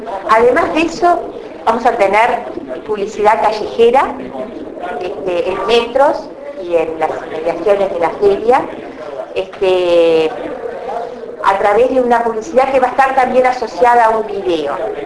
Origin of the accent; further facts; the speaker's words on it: Uruguay; Hoy seguimos luchando con eso de Uruguay, somos 3 millones de habitantes, imagínense, somos un barrio de San Pablo